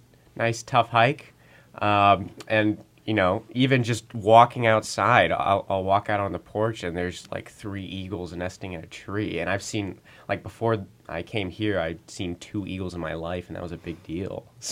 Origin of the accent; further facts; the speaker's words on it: Hudson, Ohio, United States; now in Houston, United States; So I grew up in Hudson, Ohio, actually